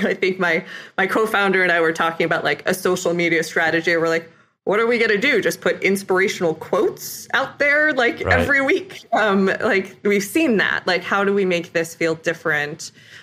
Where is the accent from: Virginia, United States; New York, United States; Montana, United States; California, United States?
New York, United States; Ithaca; I grew up in Ithaca, New York area.